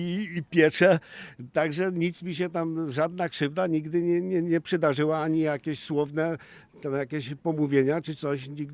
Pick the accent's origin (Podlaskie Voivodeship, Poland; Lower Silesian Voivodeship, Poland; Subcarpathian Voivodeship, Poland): Subcarpathian Voivodeship, Poland; Zgłobień; Tyle, że przyszedłem ze Zgłobnia, ze Zgłobnia, to ja jestem ze Zgłobnia.